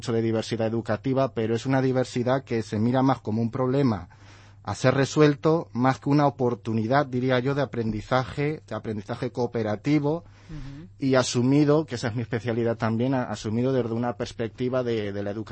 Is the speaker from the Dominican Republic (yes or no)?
no; Ciudad Real, Castilla-La Mancha, Spain; now in Talavera de la Reina, Spain; Sí, yo soy de Ciudad Real.